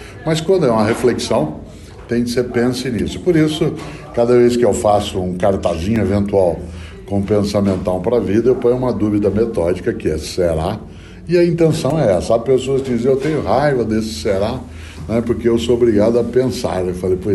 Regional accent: Londrina, Paraná, Brazil; eu que sou paranaense, pé vermelho de Londrina

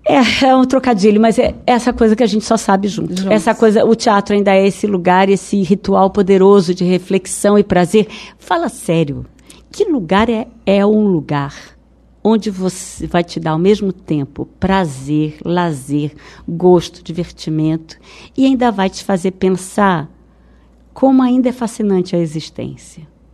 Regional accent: Rio de Janeiro, Brazil; Não, eu não sou de São Paulo, eu sou do Rio.

